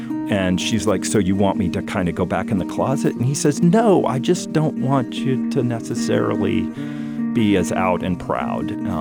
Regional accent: Atlanta, Georgia, United States; I grew up in Atlanta.

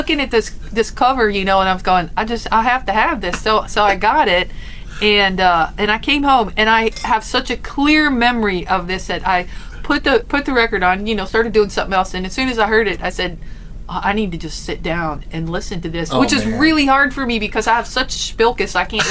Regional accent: Kettering, Ohio, United States; and I'm from Ohio. I was raised around Dayton, Ohio, in Kettering

